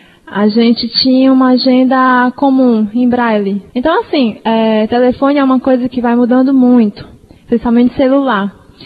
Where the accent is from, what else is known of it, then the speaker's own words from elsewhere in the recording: Fortaleza, Ceará, Brazil; now in Brasília, Brazil; E agora eu estou indo para Brasília, né? Eu sou aqui de Fortaleza, mas estou indo para Brasília